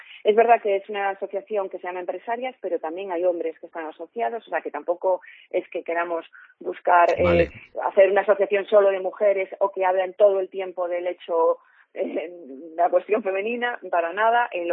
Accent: Galicia, Spain; somos muy gallegos. Voy a darte una respuesta gallega.

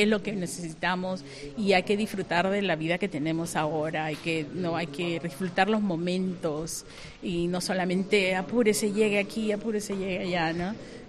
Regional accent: Lima, Peru; now in United States; Y yo soy de Lima, vivo en la costa, me encanta, nosotros vivimos en Florida, cerca de la playa

